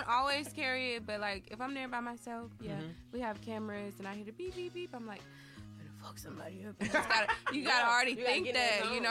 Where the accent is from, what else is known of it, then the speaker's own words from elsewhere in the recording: California, United States; Well, I grew up in California for till I was 12, basically back and forth from here to there, but mostly out there.